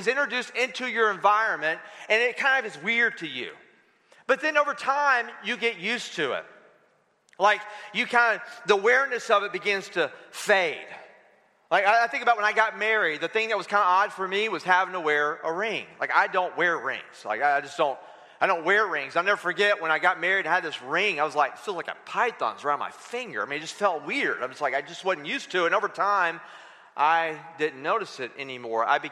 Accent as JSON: {"language": "English", "region": "Florida", "country": "United States", "lives_now": "California, United States", "said": "I'm from Florida, too. That's weird. We're both in California."}